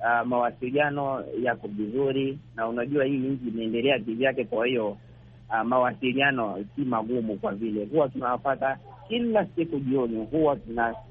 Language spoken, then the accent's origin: Swahili; Narok County, Kenya; Mimi natokea huko Masai Mara, Kenya.